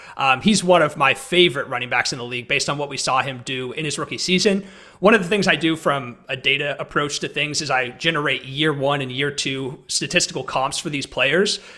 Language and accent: English; California, United States; now in Sacramento, United States; So I'm originally from the East Bay in California, about an hour outside of San Francisco. I live in Sacramento now